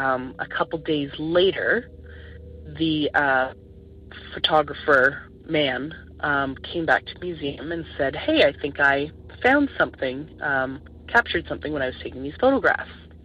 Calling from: Ontario, Canada; I'm calling from the Ottawa Valley in Ontario, Canada.

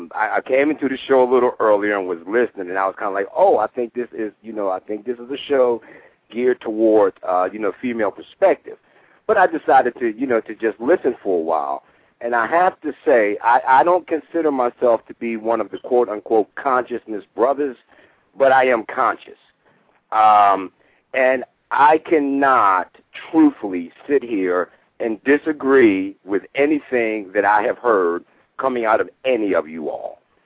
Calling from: Dayton, Ohio, United States; I'm actually calling from Dayton, Ohio.

